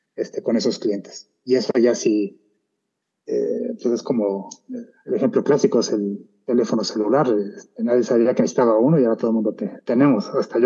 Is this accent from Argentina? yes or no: no; Guanajuato, Mexico; yo soy de Guanajuato